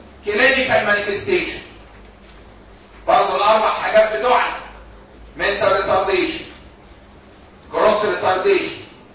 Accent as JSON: {"language": "Arabic", "country": "Egypt", "said": "لكن عندنا في مصر حدش يقول ما بعرفش"}